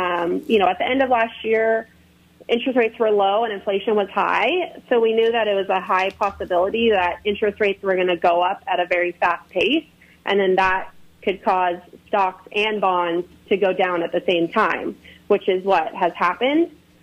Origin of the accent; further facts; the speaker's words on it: Hawaii, United States; now in San Luis Obispo, United States; but I grew up in Hawaii. I grew up on a cattle ranch, on the Big Island. So I had an ag background and I wanted to be in agriculture.